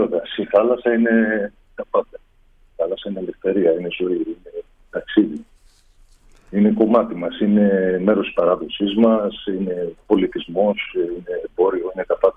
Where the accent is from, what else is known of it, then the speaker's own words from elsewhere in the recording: Aegina, Attica, Greece; also born or lived in Athens; Εγώ καταρχάς γεννήθηκα στην Αθήνα και μεγάλωσα στην Αίγινα.